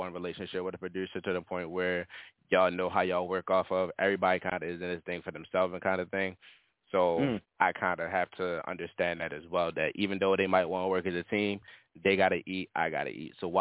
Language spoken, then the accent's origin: English; Baltimore, Maryland, United States; I'm from Baltimore, Maryland.